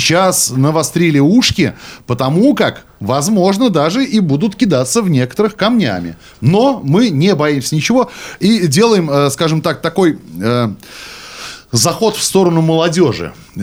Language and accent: Russian; Pskov, Pskov Oblast, Russia; я вроде из Пскова никуда не уезжал